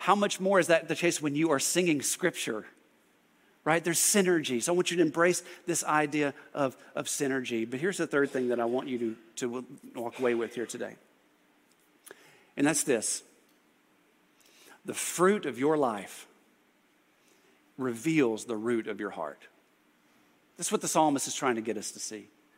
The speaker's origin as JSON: {"language": "English", "country": "United States", "said": "and I'm an American. It's even worse, like I'm an American."}